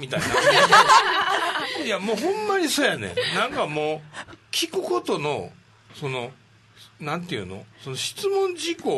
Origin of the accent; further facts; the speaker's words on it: Osaka, Japan; それこそ僕はまあ大阪人なので思ったこと